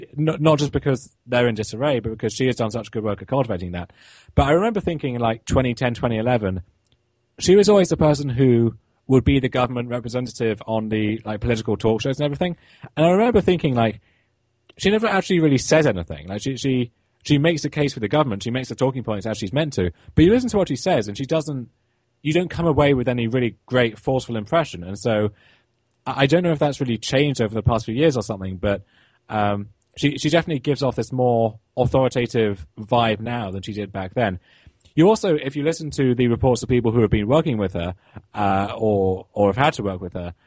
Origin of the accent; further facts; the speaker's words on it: United Kingdom; as a Brit, it's been weird to see